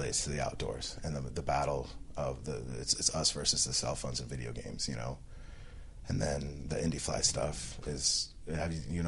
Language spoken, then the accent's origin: English; Philippines; And so in my hometown we got a couple Filipinos, including myself.